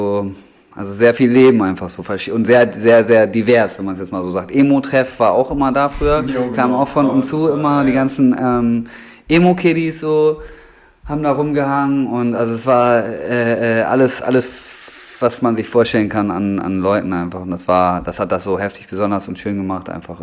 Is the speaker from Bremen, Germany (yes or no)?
yes; Bremen, Germany; in Bremen so